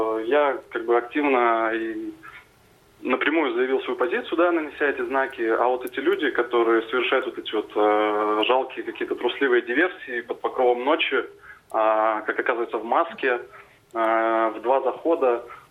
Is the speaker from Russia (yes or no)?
no; Kazakhstan; also born or lived in Ukraine; Да. Родился я на Украине. Вырос в Казахстане. Мне за 50. Угу. Я всю жизнь ездил с Казахстана на Украину.